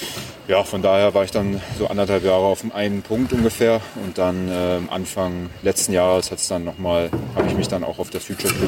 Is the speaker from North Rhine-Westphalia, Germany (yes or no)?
no; Berlin, Germany; ja, ich komme aus Berlin ursprünglich. Meine Eltern haben eine Konditorei, da bin ich groß geworden